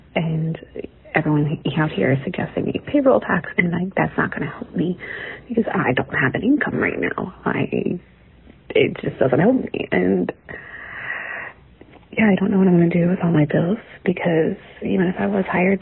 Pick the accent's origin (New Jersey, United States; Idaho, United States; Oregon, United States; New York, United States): New Jersey, United States; Red Bank; I'm from Red Bank, New Jersey.